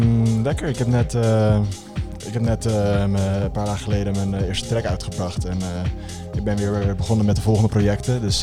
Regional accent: Alkmaar, North Holland, Netherlands; now in Amsterdam, Netherlands; Ik ben 20 jaar. Ik woon nu anderhalf jaar ongeveer in Amsterdam. Ik kom oorspronkelijk uit Alkmaar. Ik heb daar op Sterk Dalton College gezeten.

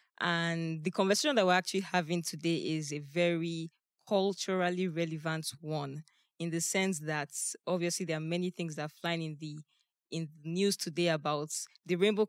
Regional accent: Nigeria; Yes, I did.

